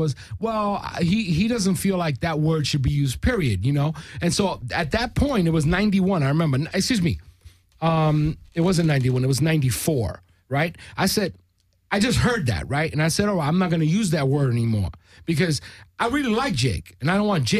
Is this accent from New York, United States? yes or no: yes; New York, United States; nah, but I'm from New York.